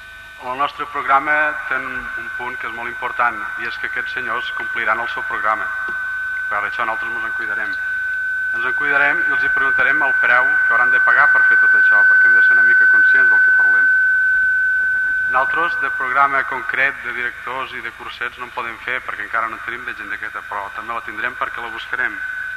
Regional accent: Falset, Catalonia, Spain; Nosaltres, com que som gent de Falset

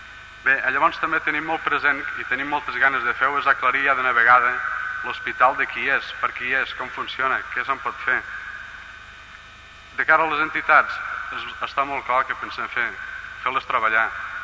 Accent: Falset, Catalonia, Spain; Nosaltres, com que som gent de Falset

